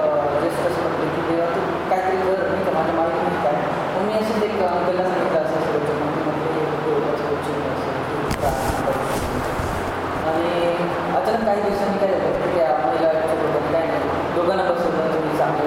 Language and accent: Marathi; Nandurbar, Maharashtra, India; now in Pune, India; proper मी नंदुरबारचं आहे